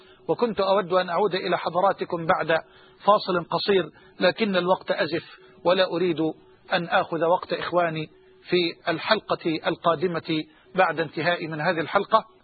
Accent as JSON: {"language": "Arabic", "country": "Egypt", "said": "وأسأل الله جل وعلا أن يجعل بلدنا مصر أمنا أمانا"}